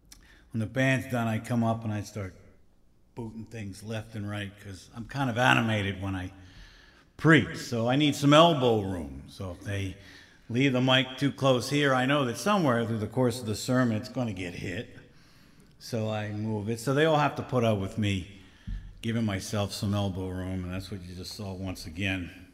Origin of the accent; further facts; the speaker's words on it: Philadelphia, Pennsylvania, United States; And I was born in Philadelphia. That's where I grew up and spent most of my time.